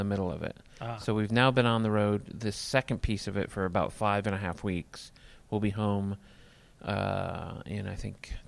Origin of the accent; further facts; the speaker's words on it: Atlanta, Georgia, United States; I'm from Atlanta. A lot of my family's actually from here in Illinois, over in the Quad Cities, which is nowhere near Chicago, but...